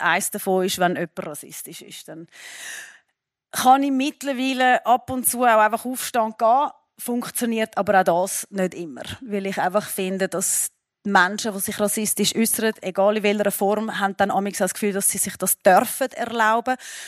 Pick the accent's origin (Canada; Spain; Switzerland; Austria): Switzerland; Ticino; Man hat, den Meer habe ich eben nicht gekannt und ich bin im Tessin aufgewachsen.